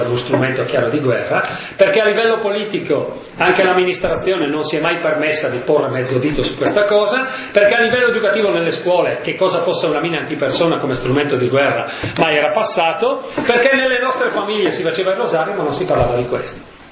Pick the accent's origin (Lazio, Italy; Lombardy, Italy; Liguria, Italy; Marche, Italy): Lombardy, Italy; Castenedolo; born there; Il mio paese in cui sono nato è di circa 10.000 abitanti, si chiama Castenedolo, 2 delle 3 ditte, provincia di Brescia